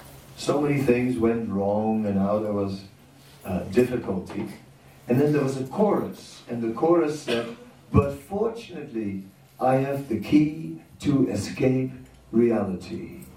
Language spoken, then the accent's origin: English; Amsterdam, North Holland, Netherlands; English is a second language; Oh, I'm from Amsterdam, so I've seen blue people